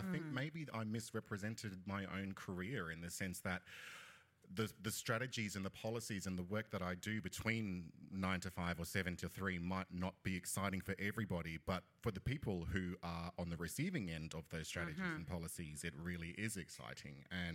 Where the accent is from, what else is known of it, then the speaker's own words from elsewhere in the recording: Western Australia, Australia; now in Melbourne, Australia; I come from the Bardijawi people, which is the very northwest coast of Western Australia, up near the Nyulnyulan family of languages and tribes, but I've lived in Narum, Melbourne, for over a decade now on beautiful Wurundjeri Woiwurrung country.